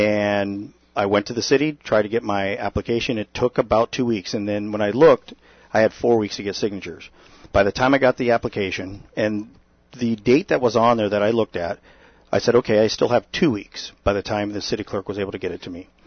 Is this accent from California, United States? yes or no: yes; California, United States; And a friend of ours, when I was growing up in California, he had a boat, his dad, and we came out here.